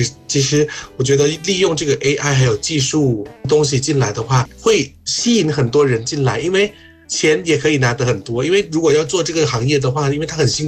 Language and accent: Chinese; Thailand; Chinese is a second language; 乐这个麦克拉普索迪卡。